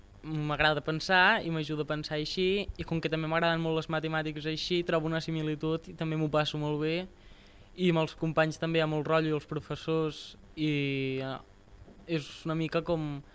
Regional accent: Vimbodí, Catalonia, Spain; vinc de Vimbodí, vaig a l'institut aquí a l'Espluga

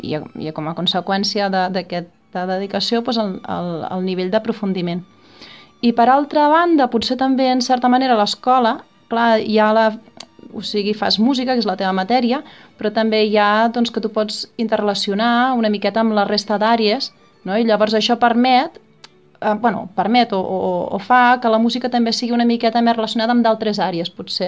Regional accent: Reus, Catalonia, Spain; now in L'Espluga de Francolí, Spain; De petita vivíem a Reus, llavors vam vindre a viure aquí a l'Espluga i vaig seguir amb el piano i amb el llenguatge.

